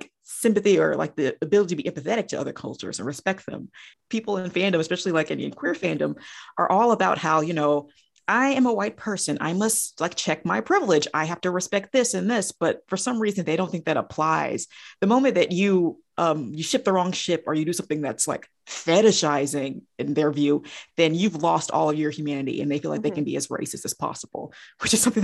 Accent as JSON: {"language": "English", "country": "United States", "said": "I only speak English. I'm trash. I'm very American in that way."}